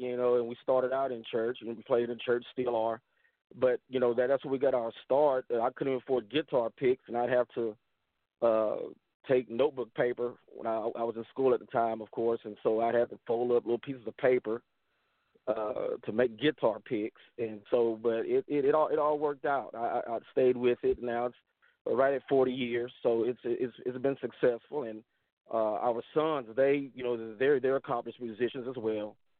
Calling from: Angleton, Texas, United States; I'm calling from Angleton, Texas. About an hour south of Houston, Texas.

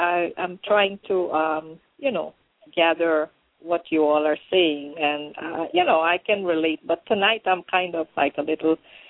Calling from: Orlando, Florida, United States; I'm calling from Orlando.

